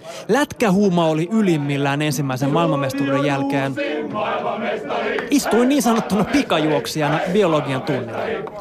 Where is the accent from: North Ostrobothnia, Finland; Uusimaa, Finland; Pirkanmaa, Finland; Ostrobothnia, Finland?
Uusimaa, Finland; Helsinki; olen kasvanut Helsingin Kontulassa